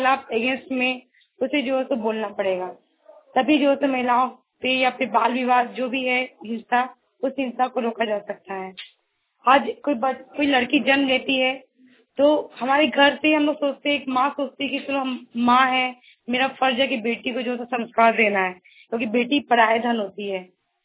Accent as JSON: {"language": "Hindi", "town": "Koderma", "region": "Jharkhand", "country": "India", "said": "मैं कोडरमा डिस्ट्रिक्ट से बिलोंग करती हूँ।"}